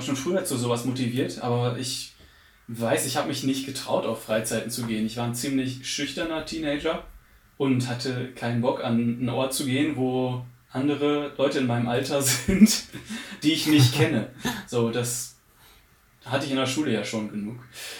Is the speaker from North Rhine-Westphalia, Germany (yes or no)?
yes; North Rhine-Westphalia, Germany; now in Bochum, Germany; aus Bochum, für alle, die sich fragen. Ich bin geboren und groß geworden im Münsterland und vor circa 8, 9, 10 Jahren ins Ruhrgebiet gezogen und fühle mich mittlerweile sehr ruhrgebietsmäßig.